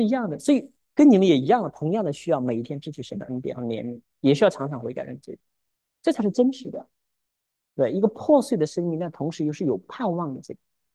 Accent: China; 但是我们中国人传的就是不要不要不要

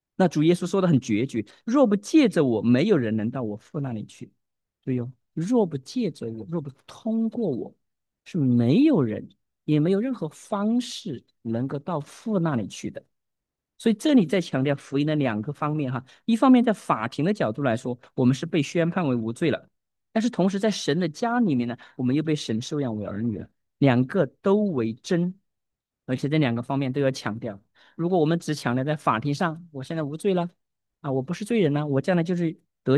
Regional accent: Sichuan, China; accent: Sichuanese; 我们四川话叫哪里黑哪里歇

